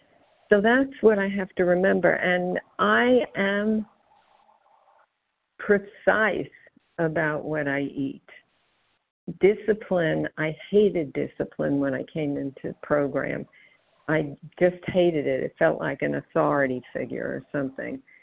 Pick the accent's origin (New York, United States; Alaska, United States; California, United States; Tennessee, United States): New York, United States; I'm from New York.